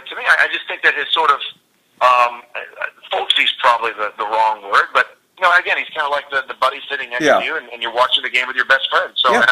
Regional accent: Houston, Texas, United States; I grew up here basically. I'm not originally from Houston, but I've been here since I was five.

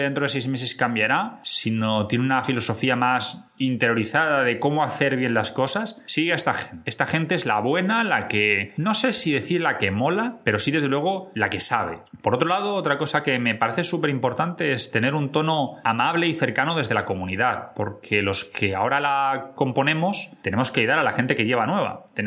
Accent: Spain; Nosotros somos de España, para la gente que nos oye desde Latinoamérica

